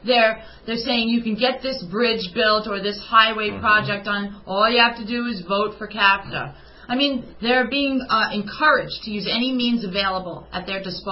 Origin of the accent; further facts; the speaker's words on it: Brooklyn, New York, United States; I'm from Brooklyn, New York. I don't think you can get any more diverse than New York City.